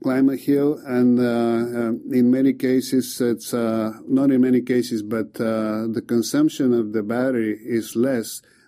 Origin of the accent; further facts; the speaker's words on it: Bulgaria; And I should say I'm from Bulgaria, and we have a saying